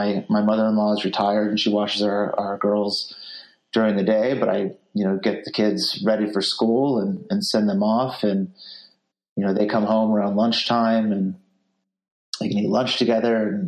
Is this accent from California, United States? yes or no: yes; San Francisco, California, United States; I am a San Francisco Bay Area nati